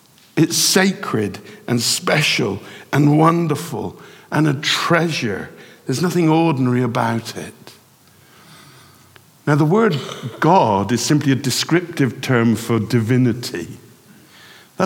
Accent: England, United Kingdom; being English

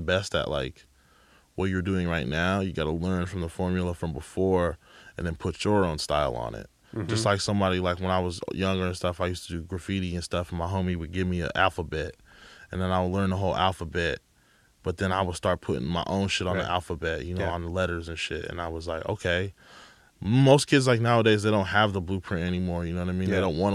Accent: California, United States; I grew up in the Bay Area.

